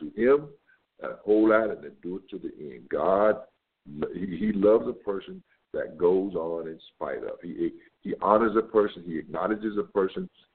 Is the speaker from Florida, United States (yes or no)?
yes; Florida, United States; I'm a guy. I'm from the Floridian side.